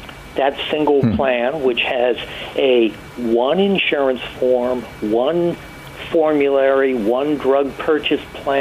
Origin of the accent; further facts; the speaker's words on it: Oregon, United States; Let's suppose my home state applies for this federal enabling legislation accepts it. We try a single-payer plan in Oregon.